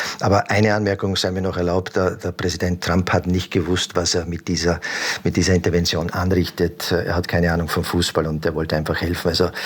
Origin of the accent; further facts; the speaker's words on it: Burgenland, Austria; auch im Burgenland beispielsweise, wo ich her bin.